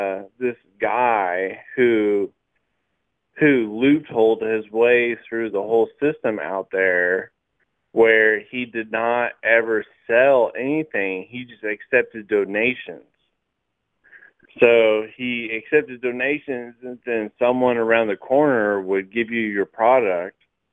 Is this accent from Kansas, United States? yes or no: yes; Wichita, Kansas, United States; I mean, I really never lived on the West Coast, but, you know, I grew up in Wichita, Kansas, and they just pushed me farther east and east and east until I was in the Middle East.